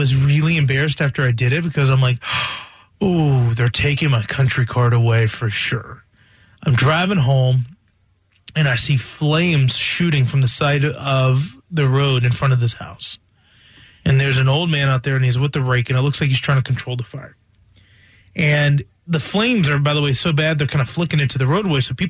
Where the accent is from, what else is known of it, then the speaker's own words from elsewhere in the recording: Blue Ridge Mountains, United States; And I remembered when I called 911 in my hometown in the Blue Ridge Mountains